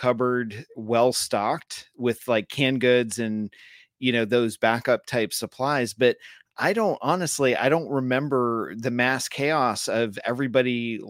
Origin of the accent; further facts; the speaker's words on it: New England, United States; Cause I, growing up in New England, I know what that's like.